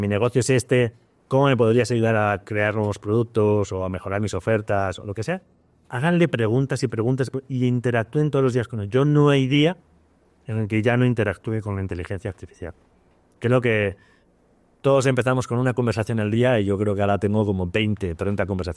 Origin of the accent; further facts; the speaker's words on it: Spain; moved away as an adult; tú vienes de Perú, yo vengo de España. Salir de nuestros países, salir de nuestras familias